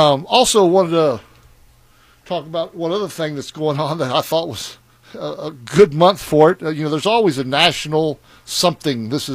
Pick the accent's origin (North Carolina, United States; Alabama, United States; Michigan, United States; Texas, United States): Texas, United States; McAllen; I came from McAllen, and I'll take this 95 any day.